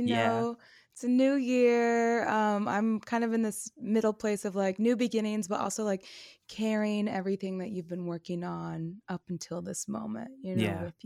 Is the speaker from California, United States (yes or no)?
yes; California, United States; moved away as an adult; I am from the Bay Area in California. Mm-hmm. I lived there until I was about 24.